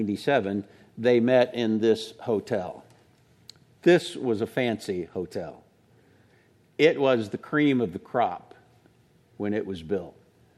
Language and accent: English; Illinois, United States; Now, I grew up in Central Illinois, grew up in a fundamental Baptist church.